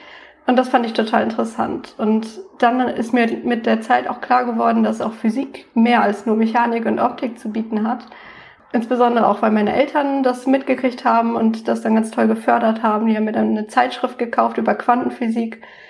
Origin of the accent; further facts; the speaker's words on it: Oldenburg, Lower Saxony, Germany; Ich habe in Oldenburg, meiner Heimatstadt, angefangen zu studieren.